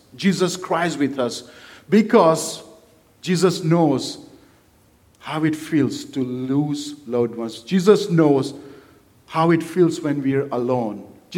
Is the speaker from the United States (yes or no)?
no; India; I'm from India, my wife is from Russia